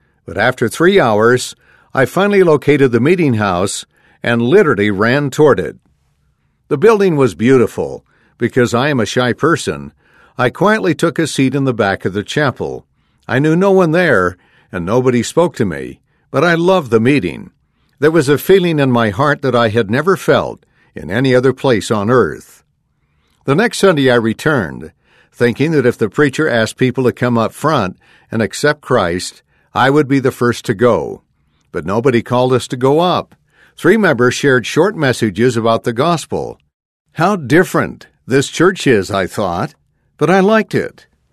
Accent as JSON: {"language": "English", "town": "Rio Blanco", "region": "San Marcos", "country": "Guatemala", "tie": "born or raised there", "also_born_or_lived": "Quetzaltenango", "said": "However, the school term ended in October and I went to my hometown, Rio Blanco, for a three-month break. In January, I returned to Quetzaltenango. Although I had lived in that city for 3 years"}